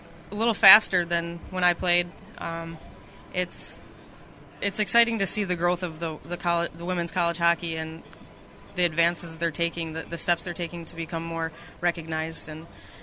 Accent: Detroit, Michigan, United States; I mean, for me, living so far away from everyone else, I'm from the Detroit area.

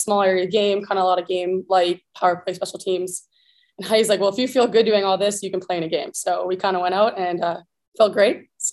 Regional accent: Canada; with being Canadian, working in the United States isn't as easy as I thought it was going to be

